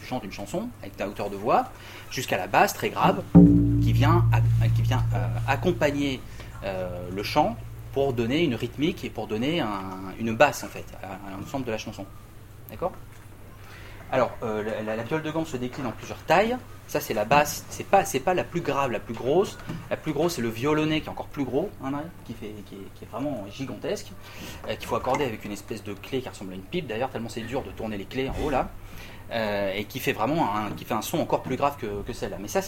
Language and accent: French; France; c'est pas parce que je suis français que je dis ça